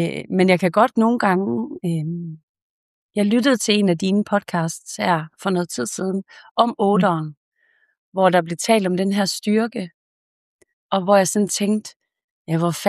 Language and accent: Danish; Esbjerg, Region of Southern Denmark, Denmark; jeg er esbjergenser af hjertet. Jeg elsker havet.